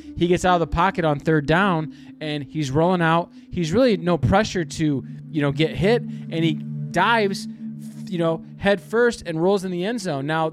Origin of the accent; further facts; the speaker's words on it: Detroit, Michigan, United States; Andres Galarraga. My hometown Tigers.